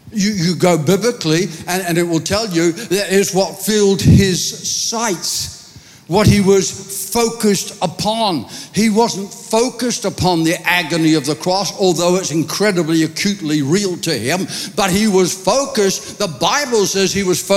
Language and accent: English; Ireland; I remember waking up one morning and just having an Irish moment. I guess I'm Irish, by the way.